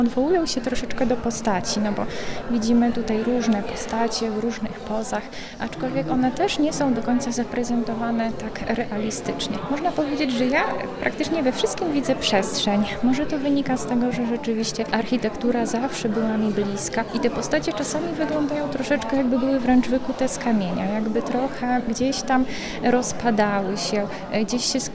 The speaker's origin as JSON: {"language": "Polish", "town": "Lublin", "region": "Lublin Voivodeship", "country": "Poland", "said": "Ponieważ sama pochodzę z Lublina, dlatego Lublin jest mi bardzo bliski"}